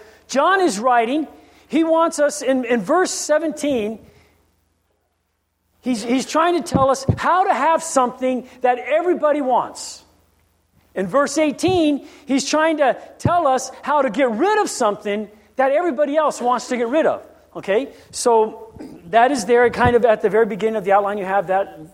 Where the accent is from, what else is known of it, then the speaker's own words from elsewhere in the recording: Guam; I grew up on Guam, as many of you have.